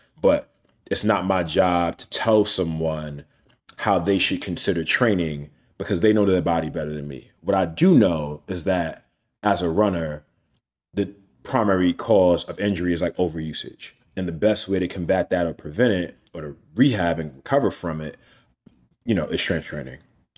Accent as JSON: {"language": "English", "town": "Coney Island", "region": "New York", "country": "United States", "tie": "born or raised there", "said": "Mind you, as a kid, you know, growing up in Coney Island, I probably never saw north of Harlem."}